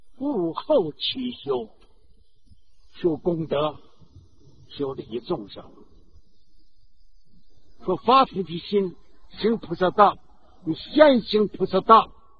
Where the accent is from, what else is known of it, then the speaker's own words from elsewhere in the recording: China; 那我是中国人民呐